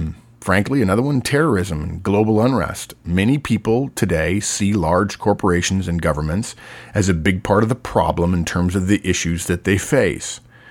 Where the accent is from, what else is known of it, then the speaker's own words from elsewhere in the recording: Texas, United States; although I'm from Texas, and we have that saying that we don't want everything.